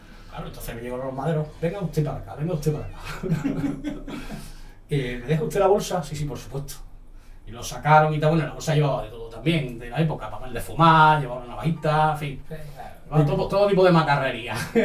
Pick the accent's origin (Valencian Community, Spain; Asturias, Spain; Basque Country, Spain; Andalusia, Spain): Andalusia, Spain; Granada; also born or lived in Seville; yo soy nacido en Sevilla. Ah, pero ¿sí? Nada más que de nacido del coño en Sevilla. Después ya a los 3 años ya estoy aquí en Granada. O sea, todo mi... Yo me considero granadino, por supuesto.